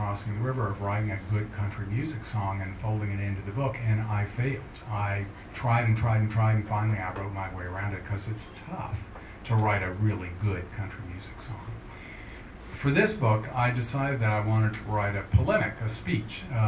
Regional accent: New Haven, Connecticut, United States; that is what brought the doctor to my hometown in New Haven.

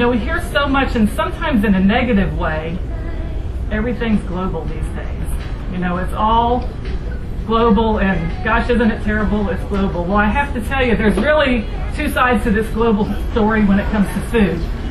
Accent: Lexington, Kentucky, United States; I grew up in Kentucky, grew up in Lexington, now live in Northern Kentucky, so Kentucky has been my home for over 40 years

